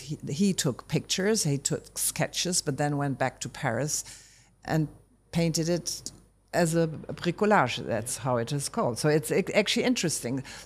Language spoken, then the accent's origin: English; Germany; I'm from Germany, yes.